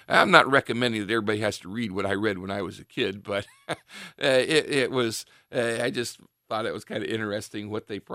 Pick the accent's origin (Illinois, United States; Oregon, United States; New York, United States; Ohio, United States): Ohio, United States; Richfield; I went to the Revere school systems here locally, and growing up in Richfield, we had a small library in Richfield, and fortunately it was a branch of the Akron Summit County Library System